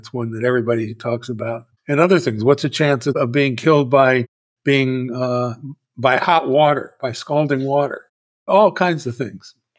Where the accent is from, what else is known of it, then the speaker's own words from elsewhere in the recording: Washington, District of Columbia, United States; I grew up on the East Coast in the Washington, D.C. area, and sort of knew about Berkeley, California.